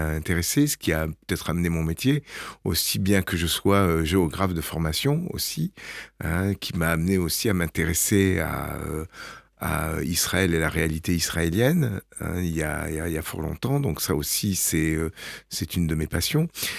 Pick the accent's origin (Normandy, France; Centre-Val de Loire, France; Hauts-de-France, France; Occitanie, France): Occitanie, France; Nîmes; Bon, je suis nîmois d'origine, je suis né à Nîmes, j'ai vécu très longtemps dans le quartier du chemin bas d'Avignon, donc, j'ai fait mes études dans la région, à Montpellier